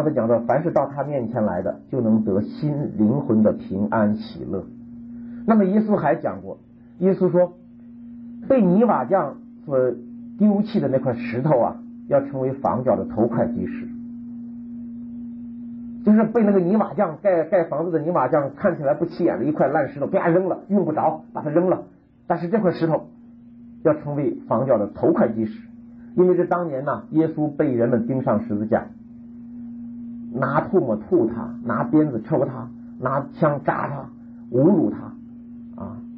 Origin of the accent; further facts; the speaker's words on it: China; 我们中国人